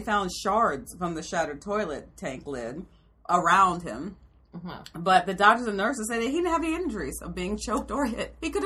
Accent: New York, United States; That's something that actually annoys me as a New Yorker.

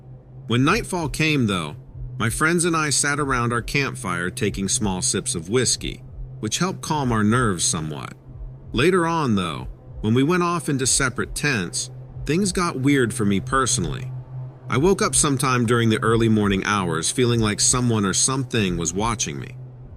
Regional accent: England, United Kingdom; I'm from England, by the way.

